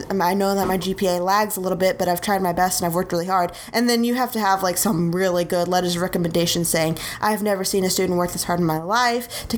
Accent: Highland Park, Illinois, United States; I grew up in Highland Park, by the way.

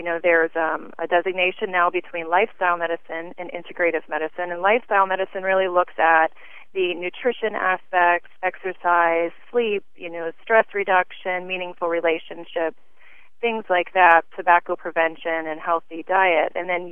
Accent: Pennsylvania, United States; moved back into my hometown, the Shenango Valley, in 2006.

